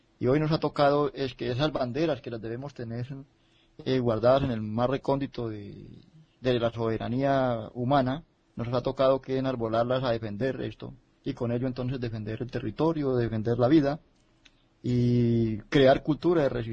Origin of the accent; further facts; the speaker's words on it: Colombia; por reclamar los justos derechos que tenemos como humanos y como colombianos a través de la Carta Magna.